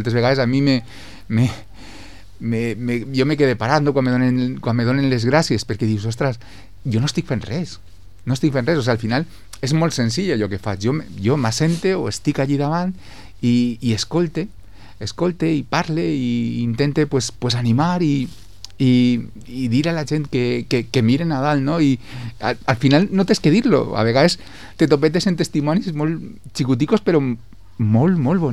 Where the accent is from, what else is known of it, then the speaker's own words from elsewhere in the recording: Villarreal, Valencian Community, Spain; al ser també d'ací, soc de Villarreal, estic en la vall, està en Betxí